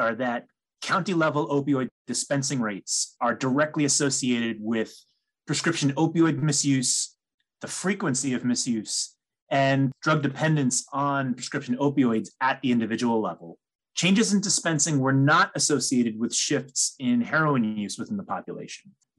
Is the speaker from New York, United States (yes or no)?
yes; New York, United States; So for example, in my home state of New York